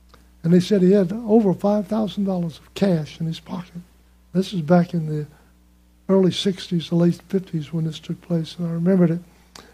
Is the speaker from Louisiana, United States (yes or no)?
yes; New Orleans, Louisiana, United States; I grew up in New Orleans, out on Airline Highway